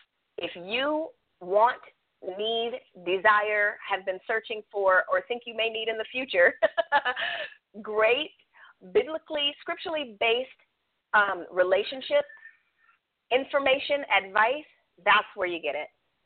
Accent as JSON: {"language": "English", "region": "California", "country": "United States", "said": "Anybody that knows me knows I'm out there like 3-4 times a year, even though I'm from California."}